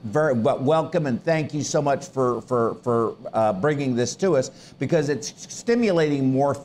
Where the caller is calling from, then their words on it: Portugal; So I'm sorry, I'm watching you from Portugal.